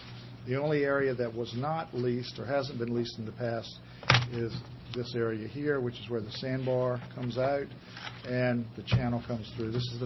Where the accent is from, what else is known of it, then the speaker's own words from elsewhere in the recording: United States; This is an area that I grew up in on Nassau's Creek.